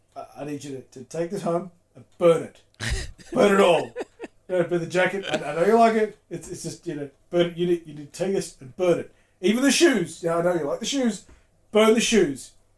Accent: Australia; now in New Zealand; because I'm from Australia.

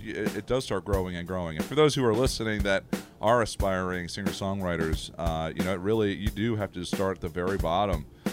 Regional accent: Nashville, Tennessee, United States; It's something we've done a long time growing up in Nashville.

